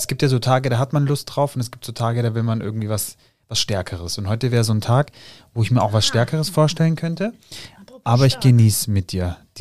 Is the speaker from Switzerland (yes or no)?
yes; Switzerland; Ich bin auch Schweizer